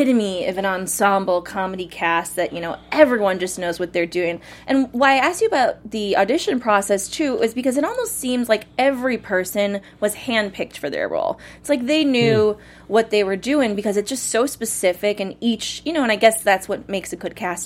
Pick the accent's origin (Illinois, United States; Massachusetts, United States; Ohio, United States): Ohio, United States; Cleveland; because I'm from Cleveland, Ohio originally, and when I go home, what's everyone watching?